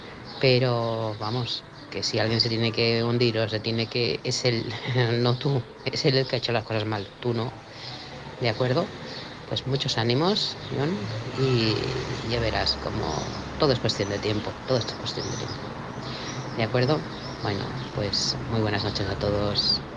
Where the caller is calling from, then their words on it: Manresa, Catalonia, Spain; corresponsal de Manresa, Barcelona.